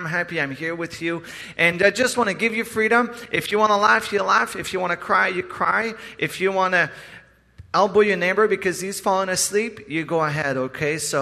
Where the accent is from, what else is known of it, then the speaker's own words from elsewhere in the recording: Quebec, Canada; Growing up, I grew up in Quebec